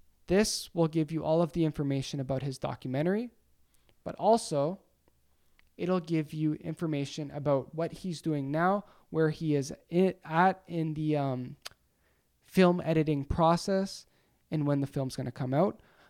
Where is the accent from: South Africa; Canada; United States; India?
Canada; as a Canadian, as somebody that's living in Canada